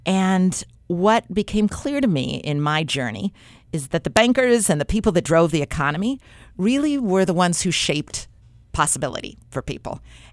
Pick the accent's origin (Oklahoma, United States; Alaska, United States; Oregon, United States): Oregon, United States; Beaverton; I grew up in Beaverton in the 60s and 70s. It was not what it is today. It was pretty rural. We raised chickens in the backyard.